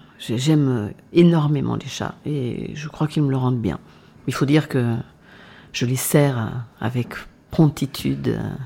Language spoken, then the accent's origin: French; Bordeaux, Nouvelle-Aquitaine, France; also born or lived in Lyon; C'est pour ça que je suis née à Lyon. Et comme ma mère était de Bordeaux, en fait, elle a préféré retourner vers Bordeaux.